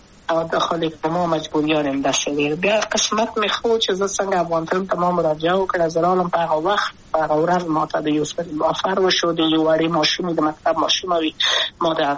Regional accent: Kabul, Afghanistan; also born or lived in Wardak; د کابل په تختپل سیمه کې یم او لویا شویم کابل کې

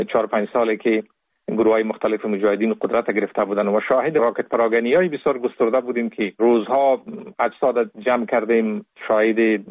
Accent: Kabul, Afghanistan; born there; در سال 1970 متولد شدیم در کابل در یک خانواده روشن فکر.

